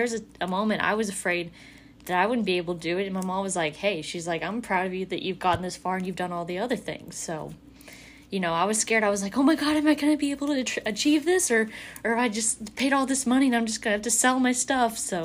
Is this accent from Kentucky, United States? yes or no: yes; Louisville, Kentucky, United States; We're from Louisville, but it's like, people, it's so weird to watch on TV